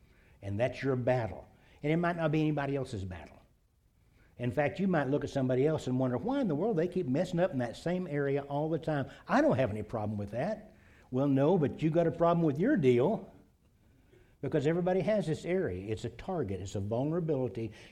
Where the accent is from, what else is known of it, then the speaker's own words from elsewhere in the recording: Irving, Texas, United States; I grew up in Irving, and the biggest radio station on the air in those days was KLIF, AM radio